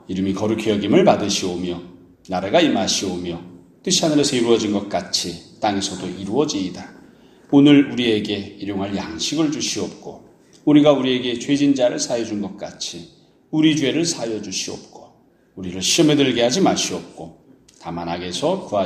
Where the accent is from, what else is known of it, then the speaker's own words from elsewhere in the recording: Seoul, South Korea; 이제 아주 어렸을 때 지금은 제가 어렸을 때 살았던 집들이 다 김포공항에 활주로로 다 들어가 버렸는데